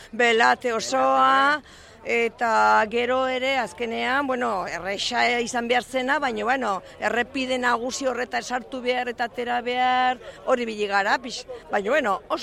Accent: Pamplona, Navarre, Spain; Bai, Iruñekoa naiz

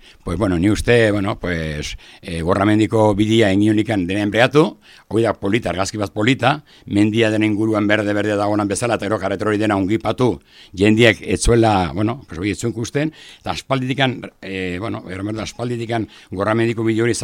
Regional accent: Oronoz-Mugaire, Navarre, Spain; nire herrian Oronoz mugairekoa, ez?

